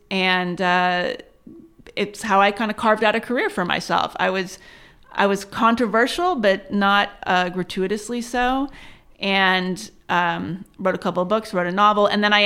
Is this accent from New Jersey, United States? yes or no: yes; New Jersey, United States; also born or lived in Palo Alto / Austin, Texas; And I grew up, my father, he was kind of in academia for a while. So we lived in Austin, Texas, till I was about 9. And then we moved to suburban New Jersey.